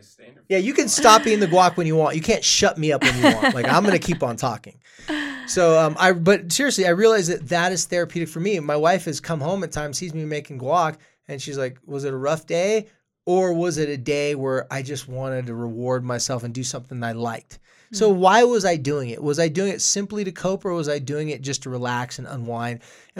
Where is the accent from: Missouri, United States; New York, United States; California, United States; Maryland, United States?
California, United States; Carlsbad; Dude, I was from Carlsbad, California. It's not like the ghettoest place in the world.